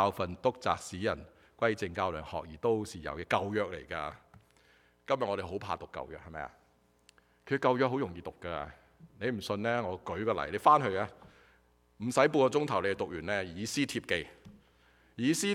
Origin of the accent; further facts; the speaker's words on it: China; 大家知道外国人咧唔系好似我哋中国人咁怕丑吓